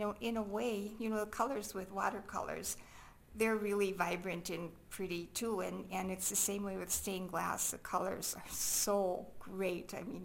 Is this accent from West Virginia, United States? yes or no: no; Rosewood, Minnesota, United States; Well, I grew up in Rosewood, Minnesota, which is about 10 miles northwest of Thief River, very tiny, tiny little town.